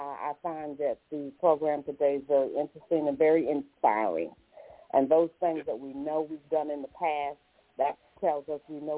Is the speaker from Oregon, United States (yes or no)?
no; Maryland, United States; I'm from Maryland.